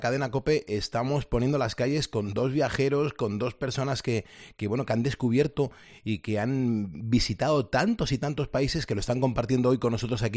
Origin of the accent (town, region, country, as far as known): Spain